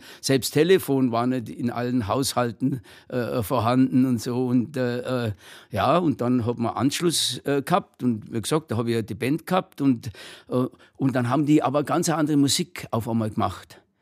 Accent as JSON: {"language": "German", "town": "Schongau", "region": "Bavaria", "country": "Germany", "tie": "born there", "also_born_or_lived": "Landsberg am Lech", "lives_now": "Munich, Germany", "said": "Ja, aber ich bin ein echter Bayer, Oberbayer. Ich bin in Schongau am Lech geboren. Und dann in Landsberg in die Schule gegangen, katholische Knabenschule Landsberg am Lech."}